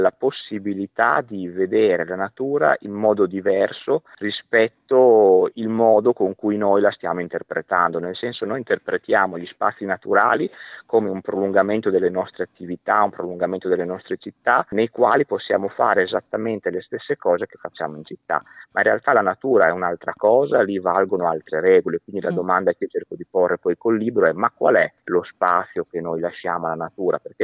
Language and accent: Italian; Bologna, Emilia-Romagna, Italy; born there; sono nato sì a Bologna, però sono vissuto in un piccolo paesino, mio padre aveva una campagna, aveva la terra, quindi sono cresciuto a contatto con la natura